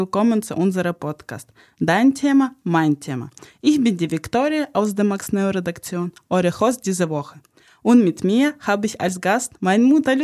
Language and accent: German; Kharkiv, Kharkiv Oblast, Ukraine; Ich komme aus Charkiw. Charkiw liegt im Nordosten der Ukraine, nur etwa 30 bis 40 Kilometer südlich der russischen Grenze, also ganz nah.